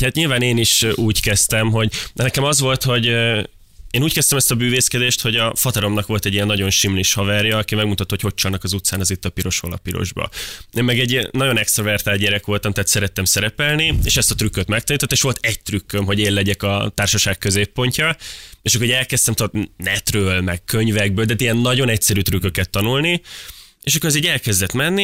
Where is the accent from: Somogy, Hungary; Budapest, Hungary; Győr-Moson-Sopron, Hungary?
Győr-Moson-Sopron, Hungary; Kapuvár; Vidéki vagyok, igen. Én Kapuváról jöttem, ez egy 10 000 fős kisváros